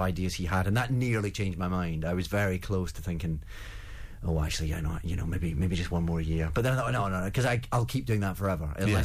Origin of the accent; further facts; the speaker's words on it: Scotland, United Kingdom; accent: Scottish; There's a hint of Scotland.